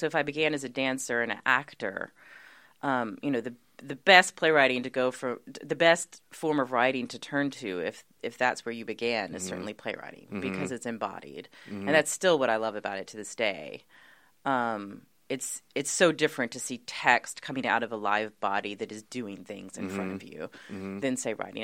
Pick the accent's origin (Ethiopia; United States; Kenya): United States; Athens, Georgia; moved away as an adult; So I lived in Athens, Georgia until I was 18, which is a very groovy college town